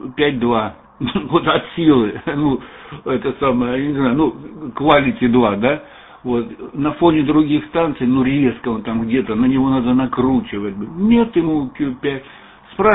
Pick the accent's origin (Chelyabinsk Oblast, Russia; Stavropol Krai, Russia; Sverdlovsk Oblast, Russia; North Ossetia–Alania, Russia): Stavropol Krai, Russia; Lermontov; Я из Лермонта, город Лермонтов, с обратной стороны дышал.